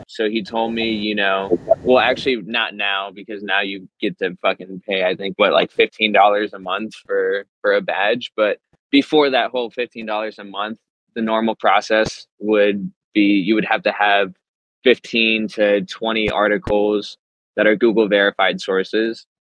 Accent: Virginia, United States; born there; also born or lived in Washington, D.C. / California; now in Sarasota, United States; So right now I am based out of Florida. I live in Sarasota, Florida. And then I was born in Virginia, lived in DC, lived in California for a little bit. And then yeah, now I am down here in Florida

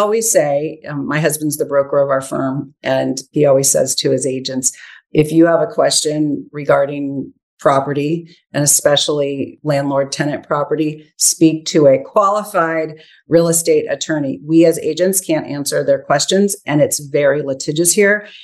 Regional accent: California, United States; I'm from Northern California.

